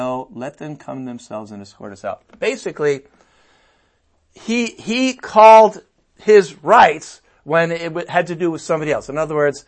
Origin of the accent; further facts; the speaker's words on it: United States; I'm like, oh gee, I'm an American.